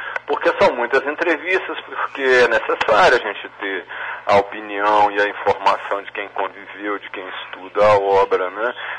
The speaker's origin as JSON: {"language": "Portuguese", "town": "Cachoeiro de Itapemirim", "region": "Espírito Santo", "country": "Brazil", "said": "Eu sou de lá. Então, assim, me sinto muito à vontade para falar, porque eu adoro a minha terra, adoro o cachoeiro."}